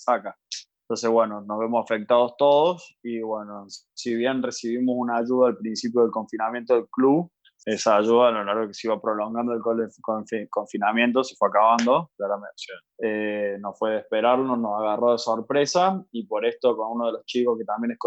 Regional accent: Tucumán, Argentina; los dos somos tucumanos, así que nada, no se negocia acá.

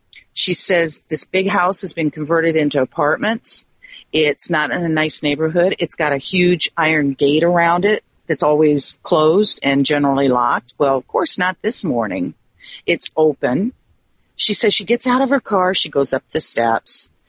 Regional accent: Arizona, United States; because I'm mixed Indian from Arizona.

